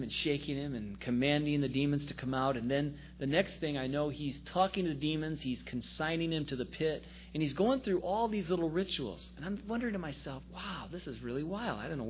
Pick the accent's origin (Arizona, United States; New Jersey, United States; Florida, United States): New Jersey, United States; I'm a pastor from New Jersey